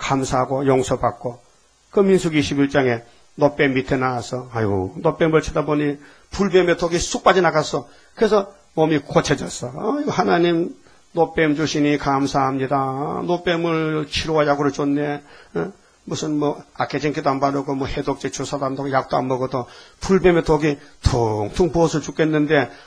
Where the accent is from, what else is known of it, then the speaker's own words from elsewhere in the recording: Uiseong, North Gyeongsang, South Korea; 너 어디서 왔냐? 나 의성서 왔어요. 그때 초등학생이거든.